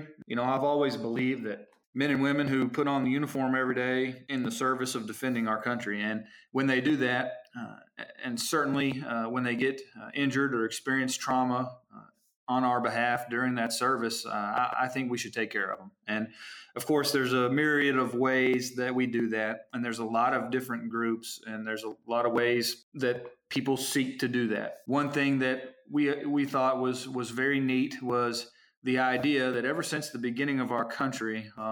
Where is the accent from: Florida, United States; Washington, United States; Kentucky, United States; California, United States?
Kentucky, United States; Danville; I am so thankful that I was born and raised here in Danville, and so thankful for it.